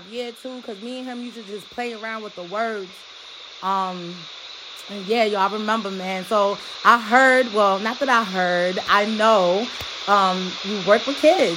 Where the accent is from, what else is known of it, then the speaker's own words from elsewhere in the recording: New York, United States; y'all know I'm from New York, so you already know I got a big up.